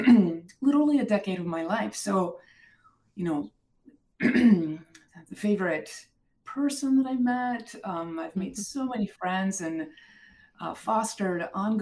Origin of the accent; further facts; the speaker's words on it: South Dakota, United States; No, I was raised in South Dakota.